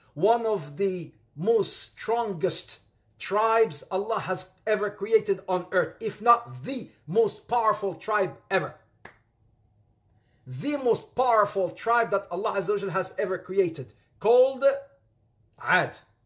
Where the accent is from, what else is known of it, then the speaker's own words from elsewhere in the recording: Morocco; English is a second language; I'm from Morocco. So Morocco is Arab and African